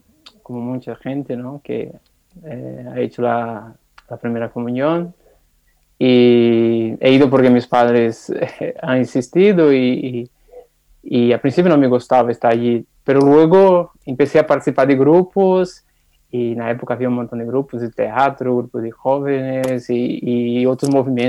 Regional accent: Northeast Brazil, Brazil; Spanish is a second language; tenemos también una región que es casi desértica, digamos, ¿no? Es semiárido, que es de donde vengo, y se llama en portugués sertão

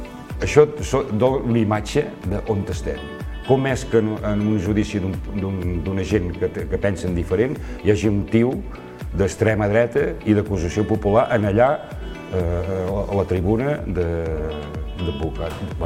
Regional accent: Olot, Catalonia, Spain; jo vaig néixer aquí a Olot, per tant, vull dir, vivia el carrer Mirador

